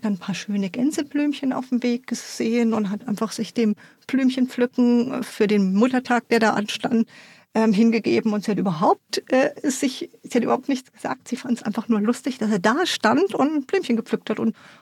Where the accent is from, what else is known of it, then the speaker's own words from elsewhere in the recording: Freiburg, Baden-Württemberg, Germany; accent: Baden; moved away as an adult; now in Flensburg, Germany; ich komme ja eigentlich aus Freiburg und bin im Schwarzwald aufgewachsen, halt vielleicht auch ein bisschen an meinem badischen Dialekt und bin dann vor 2,5 Jahren vom äußersten Süden sozusagen in den äußersten Norden gezogen, nach Flensburg.